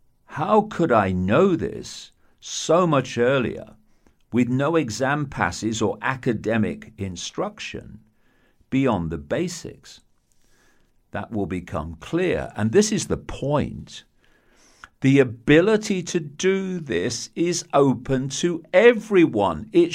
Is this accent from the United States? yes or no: no; Leicester, East Midlands, United Kingdom; born there; I was born on April 29th, 1952. In an inner city area of Leicester in the English East Midlands. Our terraced house was in Lead Street, which ran into Wharf Street